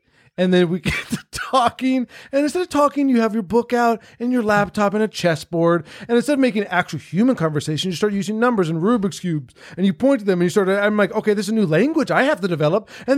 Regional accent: Miami, Florida, United States; Growing up in Miami, there are many restaurants that are open late

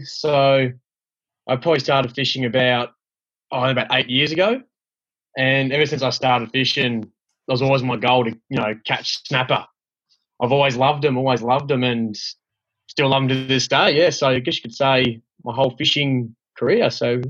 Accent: Geelong, Victoria, Australia; 21 years old. I am from Geelong. I work at Trelly's Fishing World in Geelong.

